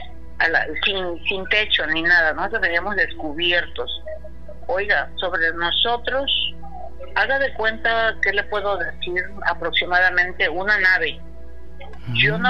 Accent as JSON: {"language": "Spanish", "town": "Guadalajara", "region": "Jalisco", "country": "Mexico", "moved": "as an adult", "lives_now": "Minatitlán, Mexico", "said": "yo soy de Guadalajara, pero me casé y me quedé establecida aquí en Minatitlán."}